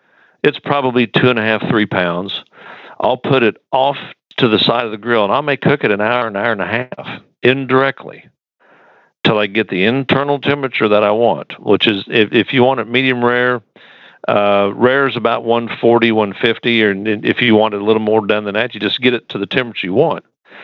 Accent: Pittsfield, Illinois, United States; I'm a Texan by choice. I grew up just north of St. Louis. And we were from the pork capital of the world. So we cooked whole hogs.

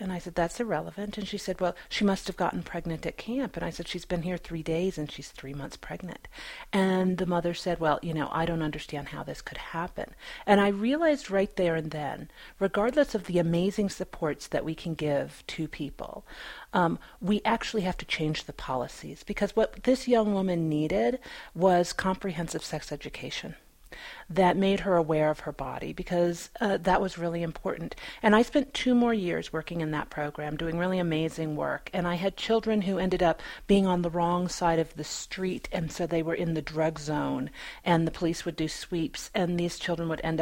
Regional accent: North Dakota, United States; And so I grew up in North Dakota. I grew up in a very rural area.

